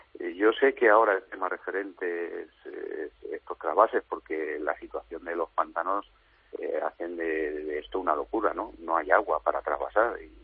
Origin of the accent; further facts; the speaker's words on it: Castilla-La Mancha, Spain; y siempre hay unos perjudicados, ¿no?, que somos los de Castilla-La Mancha.